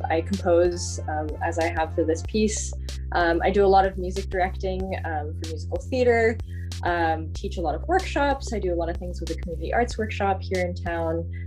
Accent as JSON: {"language": "English", "town": "Santa Barbara", "region": "California", "country": "United States", "tie": "born or raised there", "said": "I grew up here in Santa Barbara, so I went through Music and Arts Conservatory, which is kind of an interdisciplinary arts conservatory"}